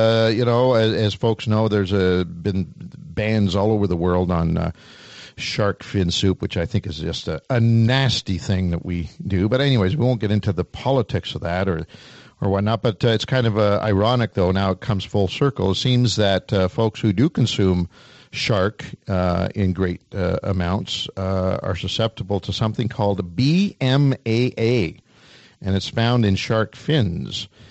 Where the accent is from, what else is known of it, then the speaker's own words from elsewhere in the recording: Oshawa, Ontario, Canada; Right here in my hometown of Oshawa, and a wonderful store it is.